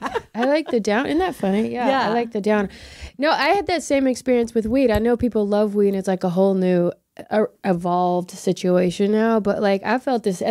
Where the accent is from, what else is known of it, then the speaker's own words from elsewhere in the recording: Kentucky, United States; Because I grew up in Kentucky, so we'd always go out in a shed.